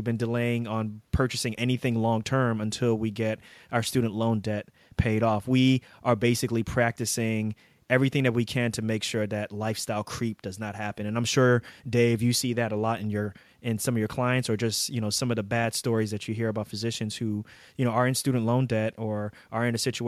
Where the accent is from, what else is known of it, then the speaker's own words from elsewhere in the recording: New York, United States; moved away as an adult; As you can see, I'm an East Coaster. I'm from New York. My wife is from New York, but we are in Pennsylvania.